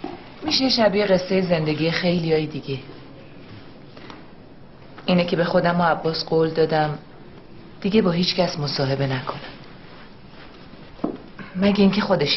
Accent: Qazvin, Iran; هر دومون توی محل بزرگ شدیم، تو قزوین.

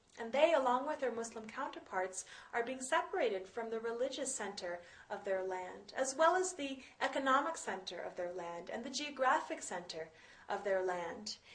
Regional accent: United States; as a person of privilege in this part of the world, as an American, as a Jewish person, as a white person

